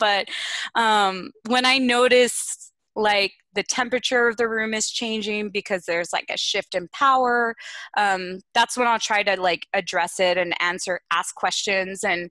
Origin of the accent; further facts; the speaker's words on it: Texas, United States; I ended up accepting a diversity resident position at a university in my home state, at the University of Texas at Austin.